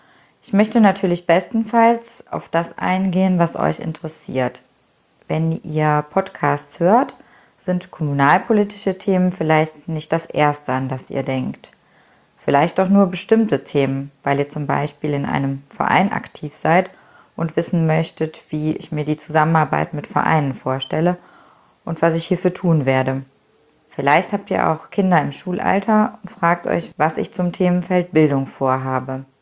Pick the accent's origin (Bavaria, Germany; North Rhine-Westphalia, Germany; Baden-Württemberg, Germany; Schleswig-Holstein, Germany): North Rhine-Westphalia, Germany; Ich bin ein Kind der Eifel, ich bin hier aufgewachsen und ich lebe sehr gerne hier. 2010 habe ich daher entschieden, zur Gemeinde Blankenheim zu wechseln und damit auch den Schritt zurück in die Eifel vorzunehmen.